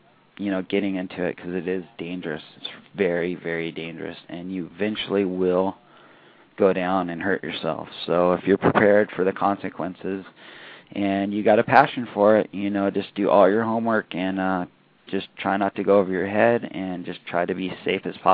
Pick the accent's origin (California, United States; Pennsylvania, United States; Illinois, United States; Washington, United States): California, United States; San Clemente; Yeah, Joey's probably heard the legends just in my town of, you know, like growing up in San Clemente, there were so many strong athletes that were so influential.